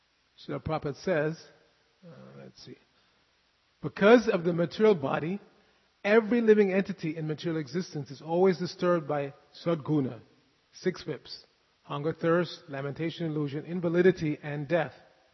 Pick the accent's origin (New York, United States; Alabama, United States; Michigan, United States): New York, United States; New York City; I know growing up in New York City, it happened many times